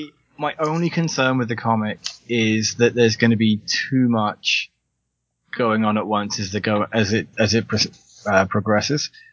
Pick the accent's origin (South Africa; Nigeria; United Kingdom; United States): United Kingdom; England; moved away as an adult; now in Canada; I grew up in England, as you may or may not be able to tell. And I moved to the east coast of Canada probably about 13, 14 years ago.